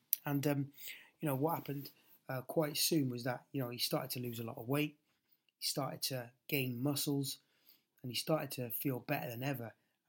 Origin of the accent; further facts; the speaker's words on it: Cardiff, Wales, United Kingdom; And I came up with the idea of an over-30s boot camp, obviously based in my hometown of Cardiff.